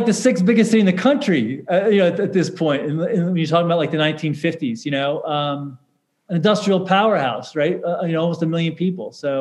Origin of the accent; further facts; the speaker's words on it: New Jersey, United States; born there; But, yes, I was born in North Jersey and was a little Mets fan, which I, you know, can't admit to anybody in Baltimore